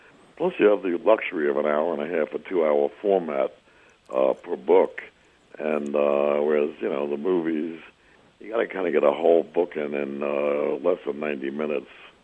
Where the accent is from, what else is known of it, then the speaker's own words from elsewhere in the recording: New York, United States; Neither did I have a library growing up on Long Island when it was semi-rural in those days.